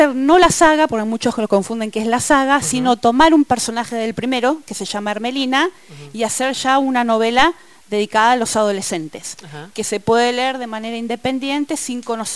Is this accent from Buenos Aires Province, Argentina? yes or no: yes; Bahía Blanca, Buenos Aires Province, Argentina; Escritora de Bahía Blanca, nacida y criada en Bahía Blanca, docente de aula